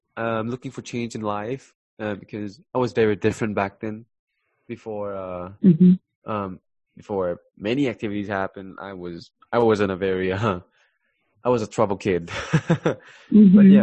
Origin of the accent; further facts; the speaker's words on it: Thailand; now in United States; Growing up in Thailand, it is very different. Very different from here.